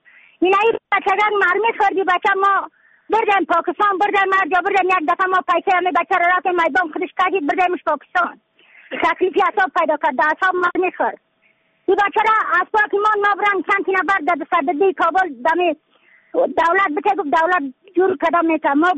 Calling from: Badakhshan, Afghanistan

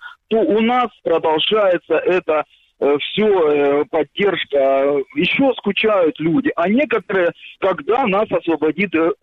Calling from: Kramatorsk, Donetsk Oblast, Ukraine; Добрый вечер. … Краматорск.

